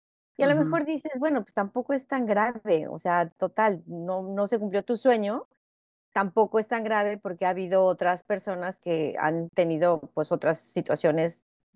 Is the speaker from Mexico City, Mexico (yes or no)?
yes; Mexico City, Mexico; moved away as an adult; now in Canada; soy mexicana, también soy chilanga, orgullosamente chilanga. sí. Me vine aquí a Canadá, pero ya tenía a mi hijo.